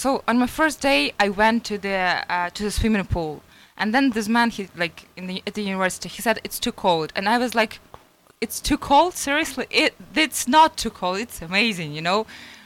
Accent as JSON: {"language": "English", "country": "Ukraine", "said": "I'm from Ukraine, yeah."}